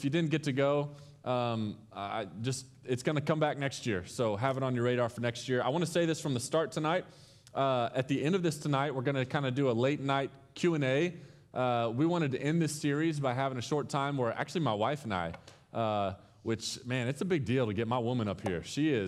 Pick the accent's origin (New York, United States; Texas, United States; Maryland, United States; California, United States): Texas, United States; moved away; I'm, if you don't know this, I'm from Texas. This is my first winter in the Midwest.